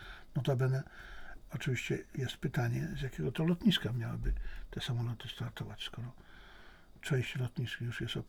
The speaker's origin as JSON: {"language": "Polish", "country": "China", "said": "ja jako Chińczyk uważam, że Chiny robią dobrze, dbając o swoją rację stanu."}